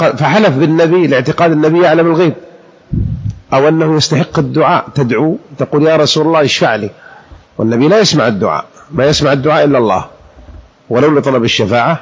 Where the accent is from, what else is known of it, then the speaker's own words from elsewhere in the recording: Hijaz, Saudi Arabia; يمثل لشيء عندهم بالشام وهو عندنا بالحجاز